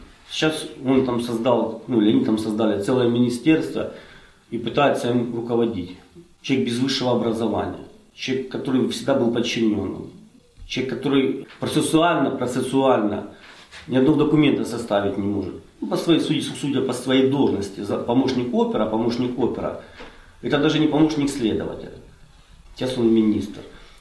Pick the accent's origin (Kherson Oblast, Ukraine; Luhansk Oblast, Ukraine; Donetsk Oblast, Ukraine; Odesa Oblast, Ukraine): Luhansk Oblast, Ukraine; Luhansk; moved away as an adult; Мы из Луганска выезжали.